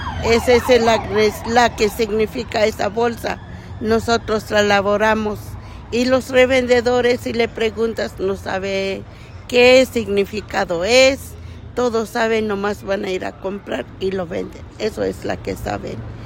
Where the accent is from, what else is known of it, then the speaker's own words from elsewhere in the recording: Chiapas, Mexico; yo vengo de Chiapas y yo laboro esta ropa.